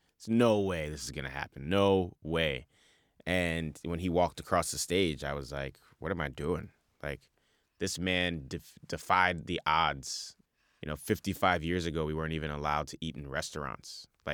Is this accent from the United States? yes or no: yes; Bronx, New York, United States; that's not any knock to the people that I grew up with in the Bronx. I love them, you know.